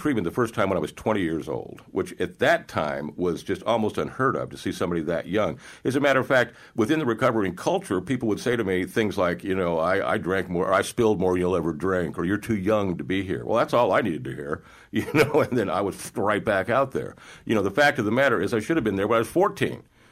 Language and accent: English; Charleston, South Carolina, United States; I'm from Charleston, South Carolina, actually. That's home for me. And it's just a beautiful place.